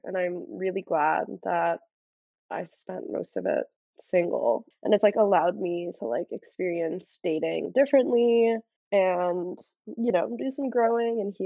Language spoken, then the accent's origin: English; New York, United States; Born and raised in New York, I grew up in Queens. I went to high school in Manhattan and then went undergrad across the country in California and moved back.